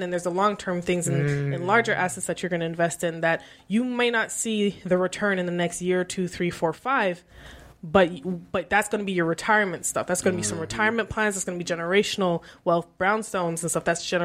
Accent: Canada; I think that's part of being Canadian and as someone who needs healthcare.

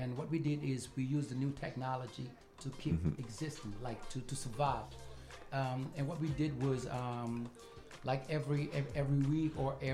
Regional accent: Senegal; Yes, I was raised in Senegal.

